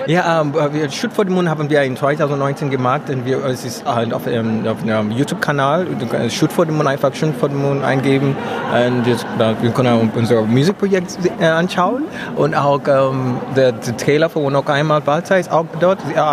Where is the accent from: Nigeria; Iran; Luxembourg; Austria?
Nigeria; Lagos; German is a second language; now in Dessau, Germany; Ich komme aus Lagos, Nigeria. Ich bin 2017 in Dessau eingezogen.